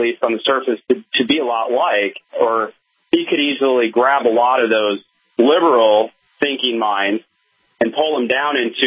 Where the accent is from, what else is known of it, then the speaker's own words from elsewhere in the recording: Colorado, United States; now in Madison, United States; I live in Madison, Wisconsin right now, and I'm actually from Colorado, so I'm very familiar with liberal ideology.